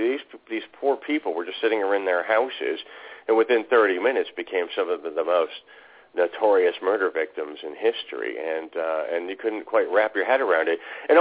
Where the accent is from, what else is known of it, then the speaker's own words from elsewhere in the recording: Detroit, Michigan, United States; I mean, I grew up in Detroit